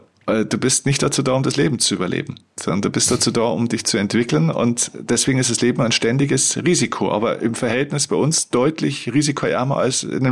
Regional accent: Bavaria, Germany; ein kleines Männchen oder ein Manschgall, sagt man bei uns in Bayern

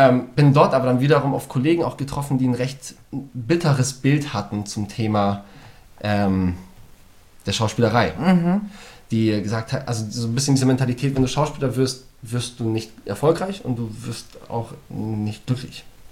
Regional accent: Poland; Und das auch als Pole, also mit zwei polnischen Eltern.

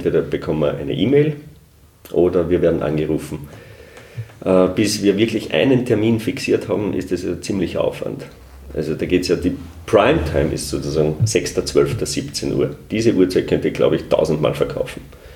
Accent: Upper Austria, Austria; ich komme ja aus dem Hausruckviertel, da gibt es die Berchten nicht.

